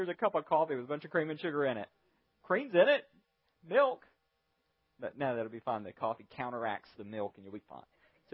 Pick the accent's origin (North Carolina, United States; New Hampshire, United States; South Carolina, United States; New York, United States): North Carolina, United States; Fayetteville; I grew up in the South on, you know, Fayetteville, North Carolina, 70%, 80% humidity all of the time, blazing hot in the summer.